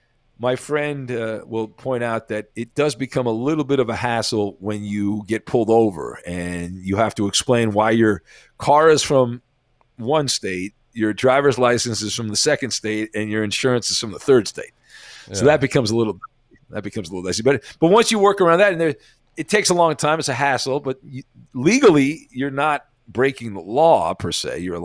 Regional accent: Santa Ana, California, United States; I grew up in Orange County in Santa Ana, which was in the bad part of Orange County in those days.

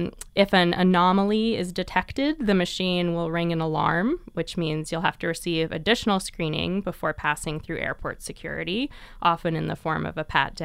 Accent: San Francisco, California, United States; San Francisco, my hometown, little shout out

